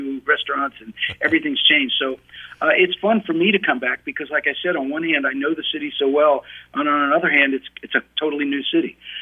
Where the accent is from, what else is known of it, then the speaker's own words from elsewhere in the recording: Pennsylvania, United States; also born or lived in New York City; You know, I was born in New York City, and, you know, I lived there until I was four, until we moved to Pennsylvania.